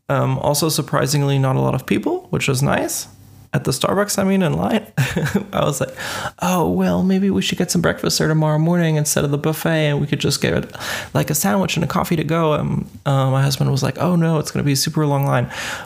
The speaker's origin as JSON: {"language": "English", "country": "United States", "tie": "born or raised there", "said": "Growing up in the States, you know, you get to experience a lot of motels along the highways"}